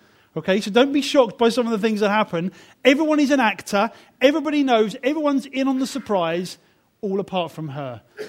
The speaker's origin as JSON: {"language": "English", "country": "United Kingdom", "also_born_or_lived": "Africa", "said": "We're so British, aren't we?"}